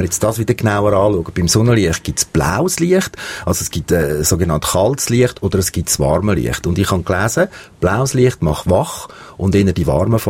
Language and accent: German; Switzerland; Bei uns in der Schweiz erlebt man es extrem.